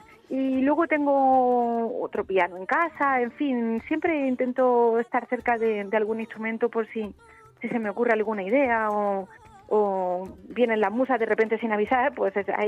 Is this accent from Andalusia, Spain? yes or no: no; Madrid, Community of Madrid, Spain; nada más que siendo madrileña.